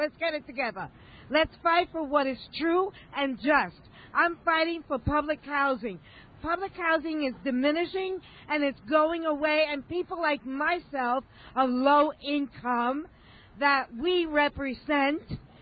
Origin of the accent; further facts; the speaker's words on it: Harlem, New York, United States; yes, I am with Community Voices Heard, and yes, I am from Harlem